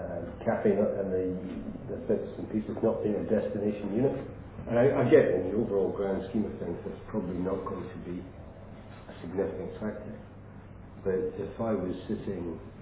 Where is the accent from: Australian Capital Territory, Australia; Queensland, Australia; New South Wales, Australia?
New South Wales, Australia; Sydney; Because I come from Sydney and I can now drive down a Class C road